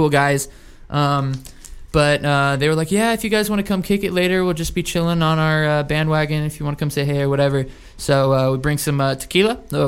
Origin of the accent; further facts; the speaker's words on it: California, United States; Like, we're from Orange County.